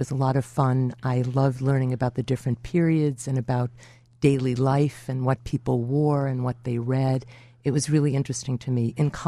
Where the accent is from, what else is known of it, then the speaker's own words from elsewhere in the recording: Lincolnwood, Illinois, United States; I grew up in Lincolnwood, that's right.